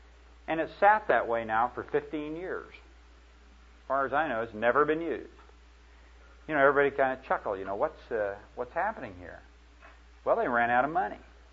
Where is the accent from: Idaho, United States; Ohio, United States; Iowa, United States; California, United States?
Iowa, United States; Garden City; born there; I've seen that in a little town that I was born in Garden City, Iowa. Three street lights, one beer joint, a post office, a grocery store, and occasionally a gas station.